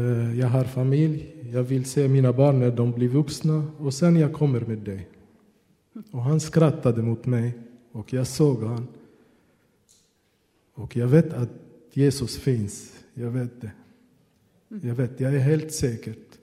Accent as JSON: {"language": "Swedish", "town": "Beirut", "region": "Beirut Governorate", "country": "Lebanon", "tie": "born or raised there", "second_language": "Swedish", "moved": "as an adult", "lives_now": "Sweden", "said": "Jag är född i Beirut. Vi är uppvuxen där. Och efteråt, jag var 19 år, jag kom till Sverige."}